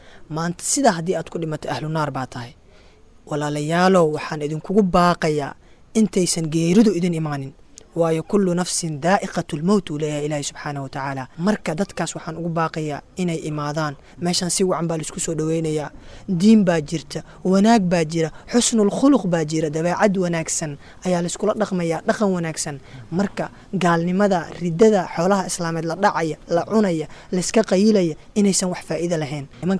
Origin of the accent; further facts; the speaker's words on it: Barawe, Lower Shabelle, Somalia; waxaan ka imid Barawe.